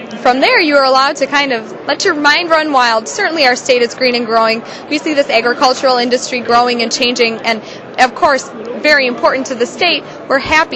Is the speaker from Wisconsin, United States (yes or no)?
yes; Mukwonago, Wisconsin, United States; I'm originally from Muckwonago, Wisconsin, which is only a short way out of Milwaukee. And I grew up on a Clydesdale and Mink Ranch